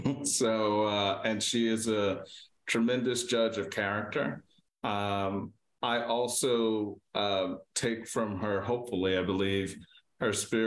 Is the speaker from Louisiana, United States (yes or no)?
yes; Opelousas, Louisiana, United States; I am from Opelousas, Louisiana, and I'm the one and only.